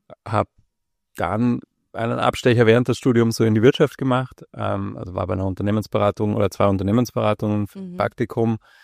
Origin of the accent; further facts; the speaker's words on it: Germany; now in Vienna, Austria; Man hört, ich komme aus Deutschland.